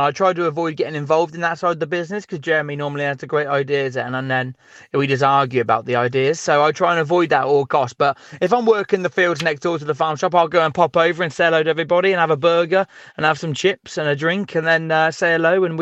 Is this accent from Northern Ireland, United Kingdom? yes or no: no; Chipping Norton, South East England, United Kingdom; And that is my hometown. It's a small little town in the middle of the Cotswolds. And I grew up there. I was born there. I was raised there. And I'm still here now.